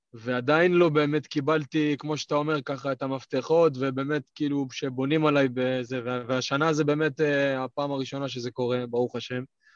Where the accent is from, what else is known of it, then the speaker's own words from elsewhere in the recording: Beersheba, Southern District, Israel; אז אני גדלתי בבאר שבע